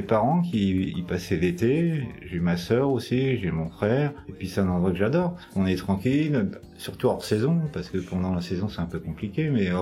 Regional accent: Normandy, France; puisque je suis normand, et puis ma famille est là-bas, enfin une partie de ma famille.

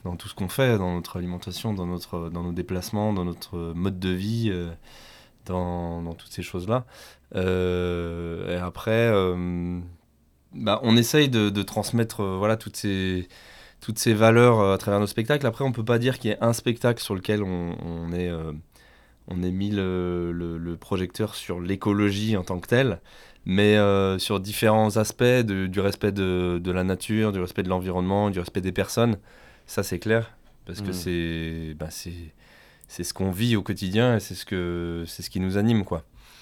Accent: Dieulefit, Auvergne-Rhône-Alpes, France; Tout à fait, on est de Dieulefi.

